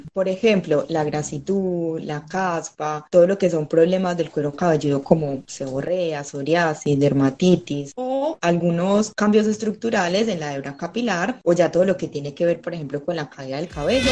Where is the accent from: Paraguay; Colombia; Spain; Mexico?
Colombia; Medellín, Antioquia; now in Argentina; yo soy colombiana de Medellín, estoy en Argentina hace 7 años, ya por ahora me quedo acá